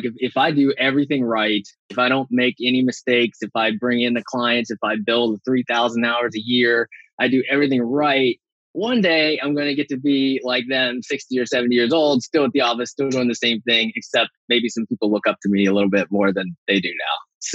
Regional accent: West Virginia, United States; I grew up in West Virginia. My mom is a retired school teacher and my dad is a retired coal miner. So really blue collar

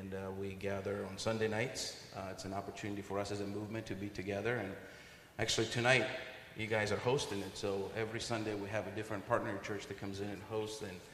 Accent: Georgia; moved away as an adult; now in United States; I was born and raised in the Republic of Georgia with … You know, I'm not from this neck of the woods, but I've lived here since 92 and married.

